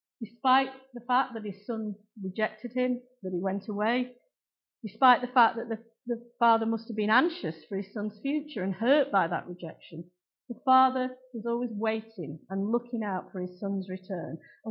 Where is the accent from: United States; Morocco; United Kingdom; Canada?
United Kingdom; Just, you know, we're very British, aren't we?